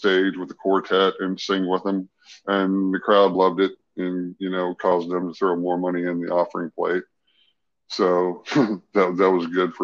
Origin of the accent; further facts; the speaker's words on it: Tullahoma, Tennessee, United States; I grew up in a town called Tullahoma, Tennessee. It sits in kind of south central Tennessee in between Nashville and Chattanooga. Big Air Force, big military town.